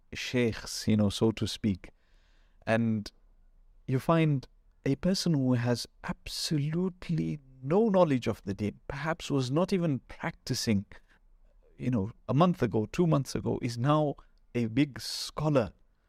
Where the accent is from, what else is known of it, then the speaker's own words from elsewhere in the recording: Zimbabwe; my first exposure to scholars outside of my home country in Zimbabwe.